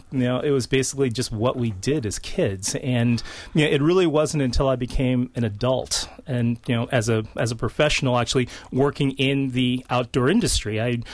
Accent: Los Angeles, California, United States; And ironically, I grew up in Los Angeles, California, which is probably one of the most, you know, densely urban areas in the country.

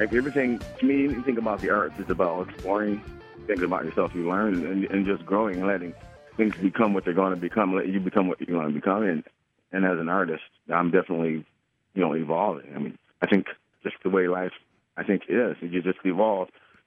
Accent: Detroit, Michigan, United States; Not just Detroit, but in particular, you know, because I was born and raised in Detroit, it's about a Detroit story.

